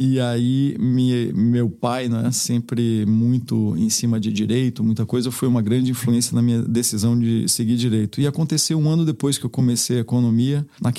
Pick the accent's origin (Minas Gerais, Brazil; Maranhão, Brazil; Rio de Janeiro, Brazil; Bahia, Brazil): Bahia, Brazil; moved away as an adult; now in São Paulo, Brazil; meu pai acabou voltando para a Bahia também por algumas opções familiares. E eu acabei sendo criado na Bahia, então tenho alma baiana, dupla cidadania, como eu costumo dizer.